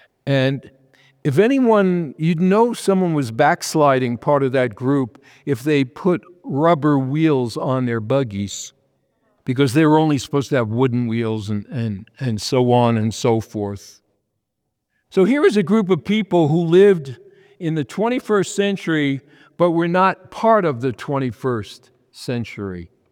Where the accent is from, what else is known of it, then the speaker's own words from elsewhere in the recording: New York, United States; And I'm going, you know, I'm from New York.